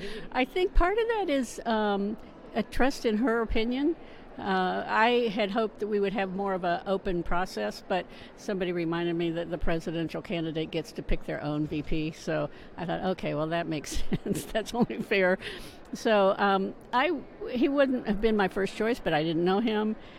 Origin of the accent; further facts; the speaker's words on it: Silverado, California, United States; I'm from Silverado, California.